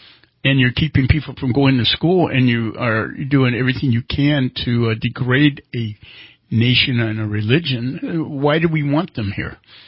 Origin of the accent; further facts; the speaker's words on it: the South, United States; for the longest time when I grew up, and I grew up in the South.